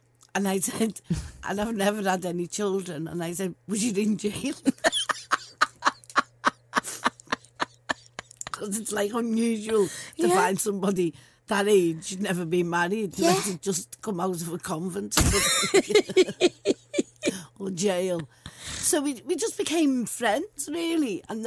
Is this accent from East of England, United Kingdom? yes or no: no; Liverpool, North West England, United Kingdom; And we got him a little wheelie bin, which is I'm wheelie from Liverpool.